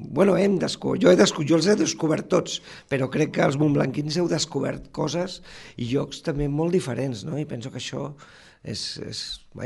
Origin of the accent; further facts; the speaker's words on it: Barcelona, Catalonia, Spain; la gent que som de Barcelona la vivim d'una altra